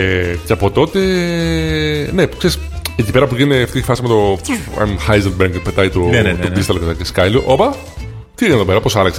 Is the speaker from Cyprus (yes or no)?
no; United States; εγώ μεγάλωσα στην Αμερική. Αλλά πού να τα ξέρεις αυτά γατάκια. Μεγάλωσα εκεί